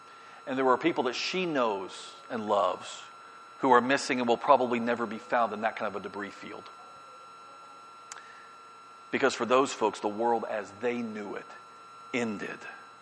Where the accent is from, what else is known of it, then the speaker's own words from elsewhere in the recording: Tampa, Florida, United States; when I grew up in Tampa, one of the things, we have a cool airport in Tampa.